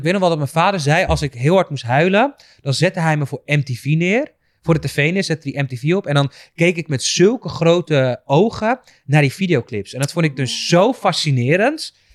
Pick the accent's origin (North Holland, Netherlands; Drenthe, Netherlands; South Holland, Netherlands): North Holland, Netherlands; Krommenie; Ik heb een groepje meiden die ik al sinds mijn 15e en 16e ken uit Krommenie.